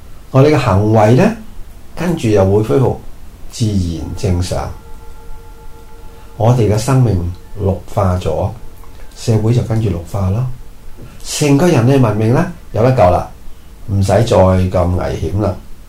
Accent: Hong Kong; 冇我哋香港人想咁多嘢

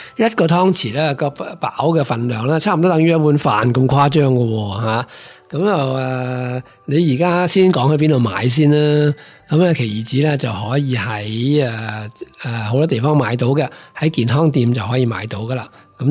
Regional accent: Hong Kong; 我哋香港人啱啱先开始听到吓

